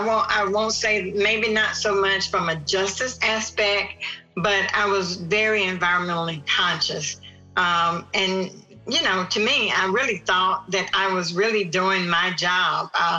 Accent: Mississippi, United States; born there; Let me say that to be born in Mississippi, you're basically born in the civil rights movement. And I was born in Mississippi during segregation. So I was pretty much born in the struggle.

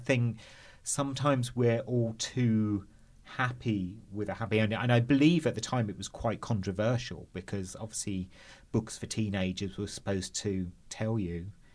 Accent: England, United Kingdom; Certainly, when I was growing up in England, we had to sell raffle tickets every year

